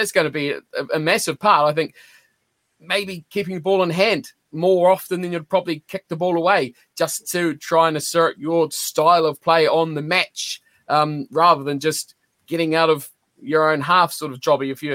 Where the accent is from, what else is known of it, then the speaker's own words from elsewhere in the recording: New Zealand; I mean, you know, we're all from New Zealand here, but that's a bit insulting to the Australians, isn't it?